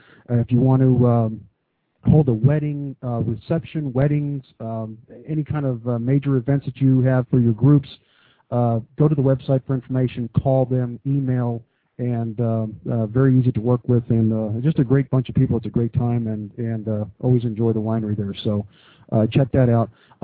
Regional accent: Texas, United States; born there; Well, I was born in Texas, but I'm Italian.

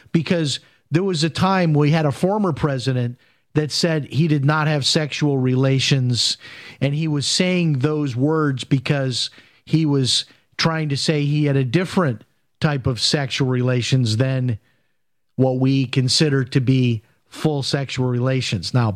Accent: Chicago, Illinois, United States; when I was growing up in Chicago.

